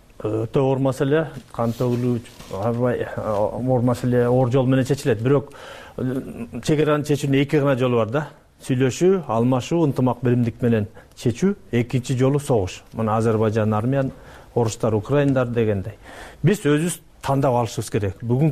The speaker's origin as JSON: {"language": "Kyrgyz", "town": "Uzgen", "region": "Osh Region", "country": "Kyrgyzstan", "tie": "born or raised there", "said": "Экинчиден мен мисалы үчүн ошо Кемпир-Абадтын жээгинде төрөлүп өскөндүн да. Биз мисалы үчүн өзгөндүктөр же кара суулуктар өз суроолоруна жооп алган жок."}